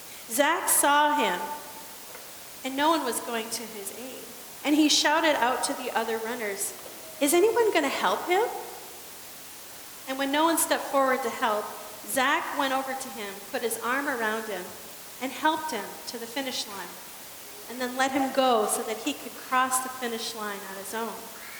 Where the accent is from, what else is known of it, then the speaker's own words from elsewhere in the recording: United States; Now, we Americans wouldn't know anything about competition, would we? I mean, it's almost as American as apple pie, am I right?